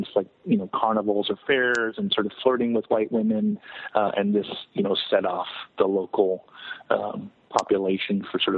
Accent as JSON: {"language": "English", "town": "Yakima", "region": "Washington", "country": "United States", "tie": "born or raised there", "said": "Correct, in Yakima, my hometown."}